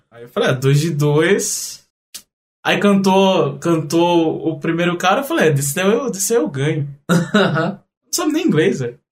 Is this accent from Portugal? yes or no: no; Brazil; Não sei se porque eu sou brasileiro, mas eu me senti muito melhor tratado no aeroporto no Brasil do que em outros lugares.